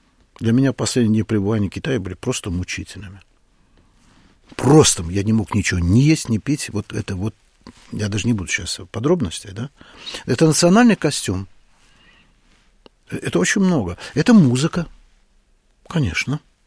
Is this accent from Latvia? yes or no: no; Azerbaijan; Я русский азербайджанец. Есть такая великая тайна.